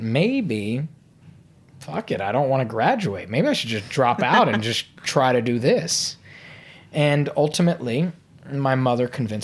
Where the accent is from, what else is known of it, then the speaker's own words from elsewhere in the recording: Fairfax, Virginia, United States; I grew up in Fairfax, Virginia.